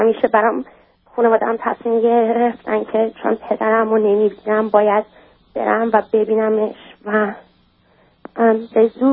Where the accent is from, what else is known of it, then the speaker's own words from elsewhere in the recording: Iran; moved away; از اینا خواستم که به من کمک کنن از ایران بیام بیرون. زمانی که از ایران بیرون اومدم